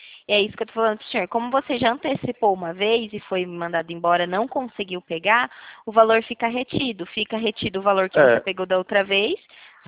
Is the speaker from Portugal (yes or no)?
no; São Paulo, Brazil; Nós somos do interior de São Paulo, e tu?